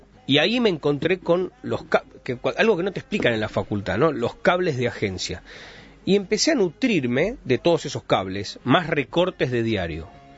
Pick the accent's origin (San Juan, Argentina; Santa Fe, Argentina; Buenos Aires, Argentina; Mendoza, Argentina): Buenos Aires, Argentina; De Belgrano. Bien. Originalmente de Flores, pero de Belgrano.